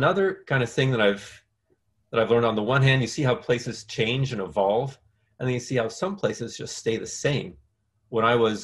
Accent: Spain; also born or lived in Russia / Sri Lanka / Singapore; I grew up in Spain, and I've lived in a total of 8 countries, 9 countries since then, 9 years in Russia, lived in Sri Lanka and Singapore most recently for 5 years. A number of other places.

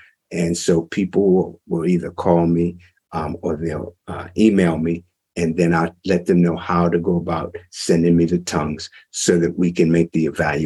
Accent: Massachusetts, United States; You know, and see, I grew up in Massachusetts. And so there was one big health food store.

